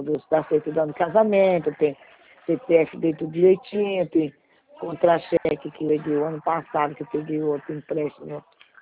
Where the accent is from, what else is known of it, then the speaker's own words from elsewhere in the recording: Rio de Janeiro, Brazil; nós somos do Rio.